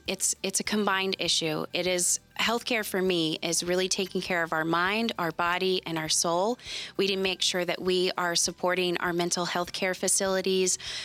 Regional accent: Garden City, United States; I think that growing up in Garden City, being in such a rich area with so many different cultures, I can't imagine growing up in a situation where we didn't have that.

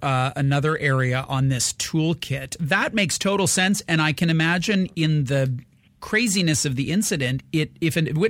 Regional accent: Canada; We're Canadian. We apologize for, you know, when they bump into us walking down the street.

